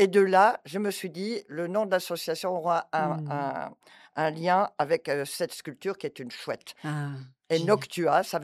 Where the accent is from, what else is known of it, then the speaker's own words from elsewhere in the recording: Saint-Étienne-lès-Remiremont, Grand Est, France; Non, et je suis de Saint-Étienne-lès-Remiremont quand même.